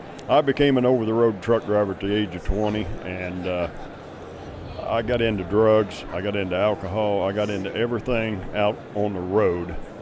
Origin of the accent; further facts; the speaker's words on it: Wayne City, Illinois, United States; I grew up in Wayne City, Illinois, which is a little town in southern Illinois.